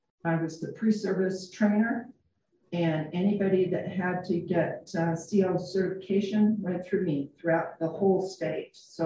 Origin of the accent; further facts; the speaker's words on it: Holladay, Utah, United States; now in Boulder, United States; I was born and raised here in Utah, originally in Holiday, Utah, and I've been in Boulder since 2019.